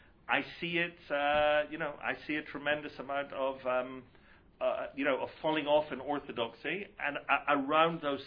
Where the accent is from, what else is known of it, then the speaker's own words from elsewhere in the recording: Scotland, United Kingdom; I'm from Scotland. We don't do high culture